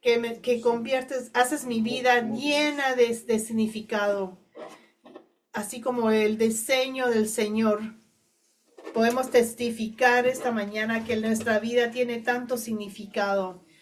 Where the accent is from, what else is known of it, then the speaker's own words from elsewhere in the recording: Brooklyn, New York, United States; born there; Y ahí en Brooklyn, yo nací en Brooklyn.